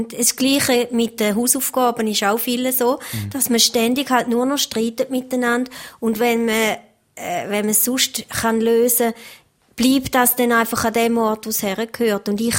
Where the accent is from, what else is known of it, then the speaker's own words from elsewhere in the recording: Pfyn, Thurgau, Switzerland; born there; Also ich komme ja, wie man hört, aus der Ostschweiz. Ich bin in Pfien im Thurgau geboren und bin jetzt ganz in der Nähe vom Pfienwald.